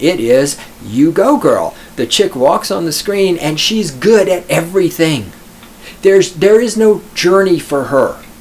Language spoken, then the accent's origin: English; Texas, United States; now in Colorado, United States; I'm from Texas. I don't fucking do snow and ice. Just don't fucking do it, right? I'm in Colorado.